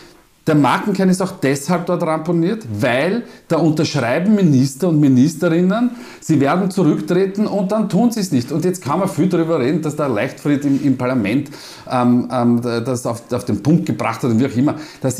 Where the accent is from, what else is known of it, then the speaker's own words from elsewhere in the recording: Vienna, Austria; accent: Viennese; Entschuldigung, dass ich jetzt wieder kurz in meinen Wiener Dialekt verfalle